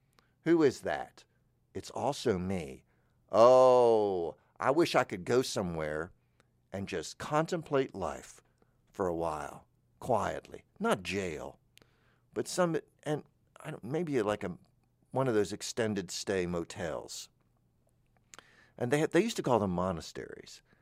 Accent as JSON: {"language": "English", "region": "Florida", "country": "United States", "said": "So I can't remember because I come from North Florida where there is a Mariana and a Marietta, Georgia."}